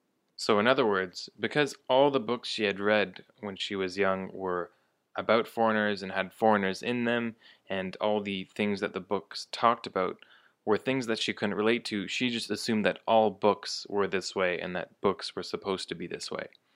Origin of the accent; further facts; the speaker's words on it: Toronto, Ontario, Canada; if anyone's wondering about the Canadian pronunciation or my accent, since I'm from Toronto, my accent should be pretty similar to an American accent